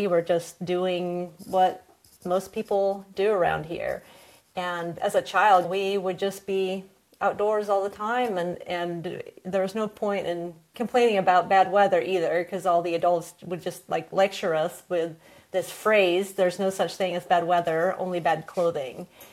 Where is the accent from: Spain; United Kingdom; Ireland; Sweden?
Sweden; I was born and raised here in Sweden, and we do have a very outdoorsy culture.